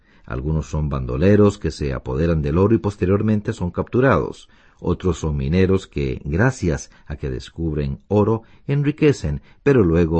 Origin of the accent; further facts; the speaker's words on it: Greece; Soy griego y creo que el amor hacia los mitos se debe a mi origen.